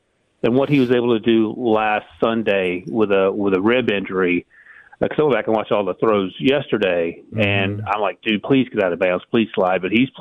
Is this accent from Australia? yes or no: no; North Carolina, United States; now in New York, United States; I grew up in North Carolina.